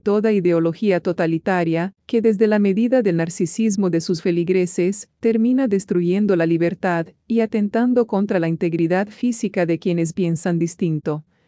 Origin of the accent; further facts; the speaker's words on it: Chile; que de aprobarse un texto constitucional, en mi país, Chile, de corte antiespecista